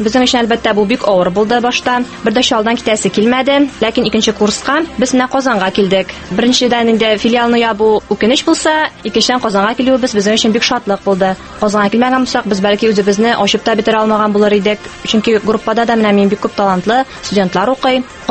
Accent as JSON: {"language": "Tatar", "town": "Kishek", "region": "Tatarstan", "country": "Russia", "said": "Мин башкалабыздан шактый ерак урнашкан Әгерҗе районы Кишек авылы кызы."}